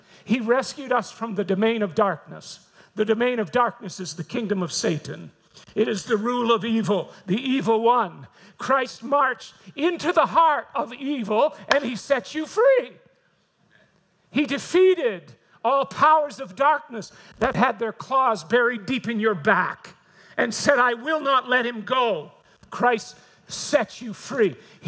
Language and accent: English; New Brunswick, Canada; I'm a New Brunswick boy. I grew up in the Holy Land. The other Holy Land